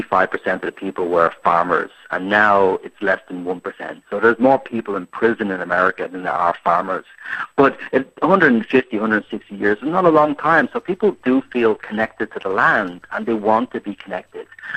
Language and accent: English; Ireland; I am Irish